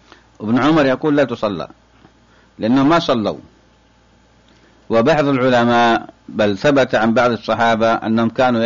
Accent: Morocco; طبعا ما عندنا في المغرب قصر

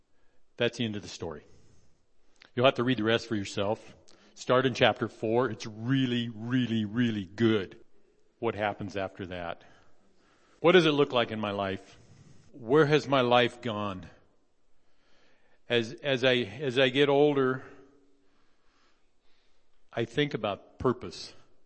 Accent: Oregon, United States; I grew up in Central Oregon, and I'm used to the snow slipping and sliding

